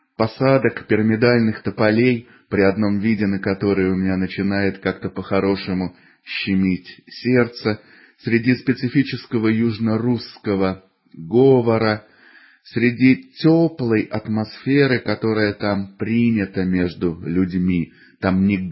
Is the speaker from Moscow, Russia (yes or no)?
yes; Moscow, Russia; also born or lived in Akhtyrka; родился и учился я в Москве, но жизнь познавал, влюблялся в природу, в Божий мир не где-то, а в Южной Руси.